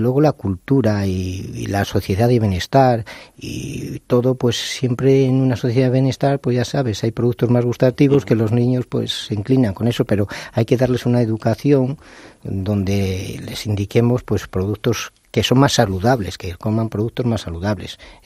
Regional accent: León, Castile and León, Spain; Yo que soy de León

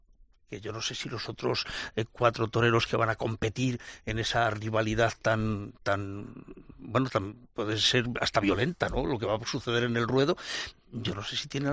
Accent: El Espinar, Castile and León, Spain; O sea, estar en mi pueblo, en el Espinar y en el bar, tomando el café de después de comer.

